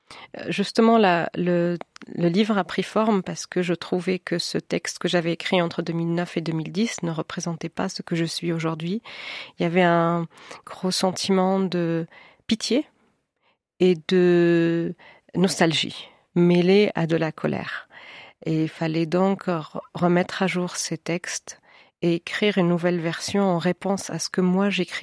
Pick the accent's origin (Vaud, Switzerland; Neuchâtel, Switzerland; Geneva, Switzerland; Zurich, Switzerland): Geneva, Switzerland; also born or lived in France; je suis née en France, que j'ai des parents expats, que j'ai tourné avec eux dans plusieurs pays, que j'ai grandi en Suisse qui est, parfois, je dis c'est chez moi à Genève.